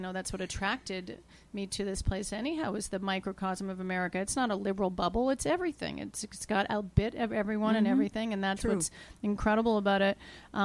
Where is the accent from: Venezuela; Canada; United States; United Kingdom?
Canada; Montreal, Quebec; I grew up in Montreal. We're real city people.